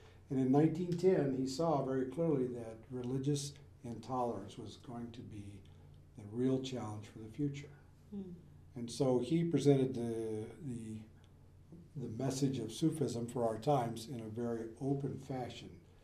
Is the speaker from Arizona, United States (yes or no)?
yes; Arizona, United States; Oh, yeah, I'm from Arizona.